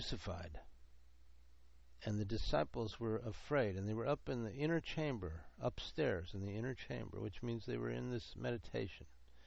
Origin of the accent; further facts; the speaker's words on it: Los Angeles, California, United States; I don't like all the lights and noise and activities and sounds that I heard growing up in Los Angeles.